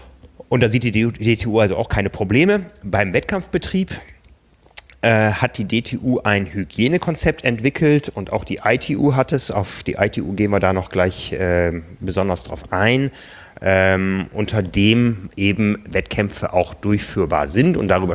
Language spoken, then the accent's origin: German; Osnabrück, Lower Saxony, Germany; now in Hamburg, Germany; Also ich weiß aus meiner Heimatstadt Osnabrück, da war immer der 1. Mai, war Eröffnung.